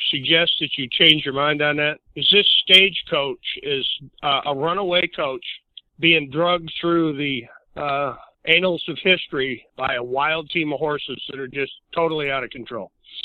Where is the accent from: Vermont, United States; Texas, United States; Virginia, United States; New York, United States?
New York, United States; Lake George; I grew up on Lake George. I grew up on a piece of property owned by Henry Knox and General Johnny Johnson of the American Forces out of the French Mountain Track. Lot number 30 and 31 at Harris Bay.